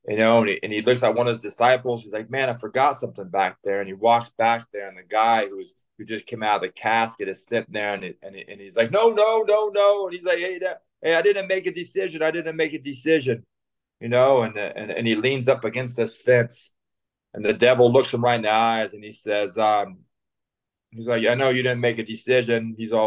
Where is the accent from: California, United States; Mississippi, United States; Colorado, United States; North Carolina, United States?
California, United States; I grew up, man. I grew up, I'm from Antelope Valley, Palmdale, Lancaster, Quartzsill, Antelope Bakers, Roseman, Lake LA, anywhere out there. I was in all of it.